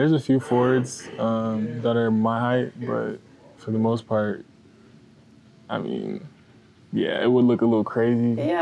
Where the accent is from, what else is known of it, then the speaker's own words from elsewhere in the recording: Miami, Florida, United States; I'm from Miami.